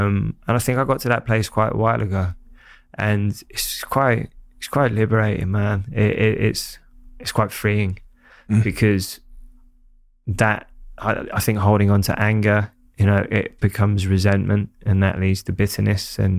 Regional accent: Hackney, London, United Kingdom; it must have been really tough growing up in Hackney, but I didn't know any different

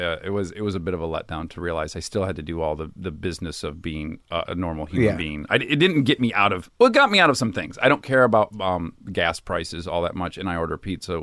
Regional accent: Milford, Michigan, United States; Well, I'm from Michigan. I'm from a suburb of Detroit.

